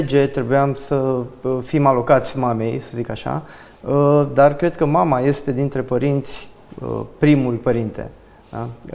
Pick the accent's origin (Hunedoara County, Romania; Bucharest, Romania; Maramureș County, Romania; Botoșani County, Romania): Bucharest, Romania; am crescut, am copilărit în București.